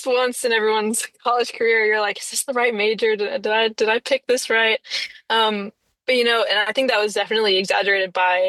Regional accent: Texas, United States; So I got into UT Austin. I'm from Texas. So that's where my mom wanted me to go. My dad wanted me to go. You know, it's local.

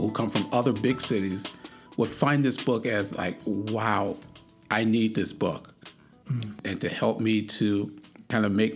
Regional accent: Chicago, Illinois, United States; It's different because when I was growing up in Chicago, when Martin Luther King was killed in 1968, my city of Chicago went up in flames.

